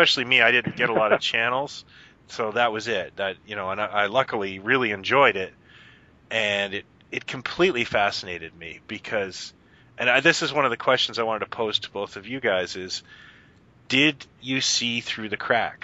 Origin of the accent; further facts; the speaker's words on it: Canada; I'm Canadian.